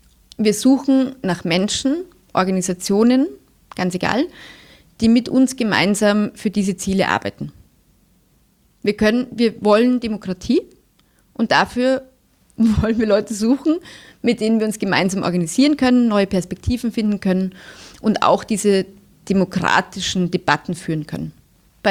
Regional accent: Germany; also born or lived in Austria; Bei mir ist es so, ich bin in Österreich geboren, in Deutschland aufgewachsen. Meine Mutter kommt aus der Slowakei und ich habe einen großen Teil meiner Familie auch noch immer in der Slowakei. Das heißt, ich bin tatsächlich europäisch aufgewachsen

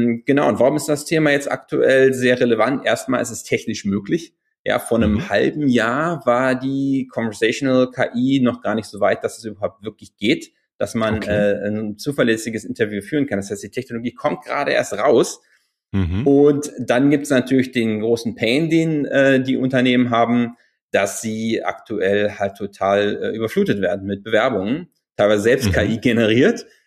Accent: Berlin, Germany; now in New York, United States; wohne aktuell in New York. Ich bin eigentlich aus Berlin.

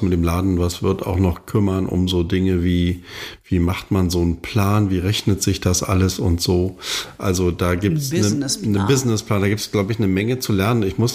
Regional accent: eastern Germany, Germany; da ist mir als Ossi nicht so gegeben, Gemüse und Obst zu unterscheiden

